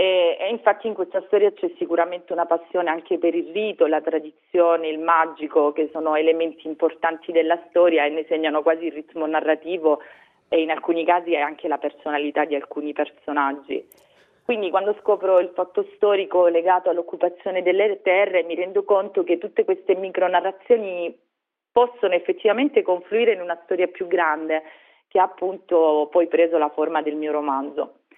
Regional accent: Apulia, Italy; poeta barese ma salentino d'adozione, che amava particolarmente la mia terra

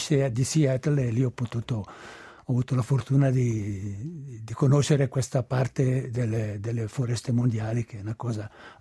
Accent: Locarno, Ticino, Switzerland; born there; Io sono nato a Locarno, però di provenienza delle Cento Valli, di Rasa per la precisione, e a Rasa trascorrevo tutti gli estati, due mesi e mezzo, in mezzo alla natura, in mezzo al bosco praticamente

